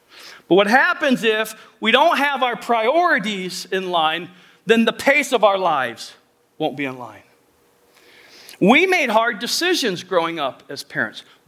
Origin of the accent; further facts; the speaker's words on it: Indiana, United States; What I love about the culture I grew up here in Elkhart County, I grew up here, then moved away from 18 to, I don't know, 8 years ago, whatever that is.